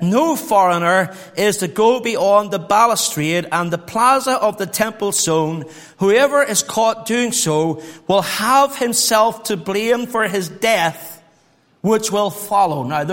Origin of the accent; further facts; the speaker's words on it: Northern Ireland, United Kingdom; we grew up, Hayes and I grew up in Northern Ireland.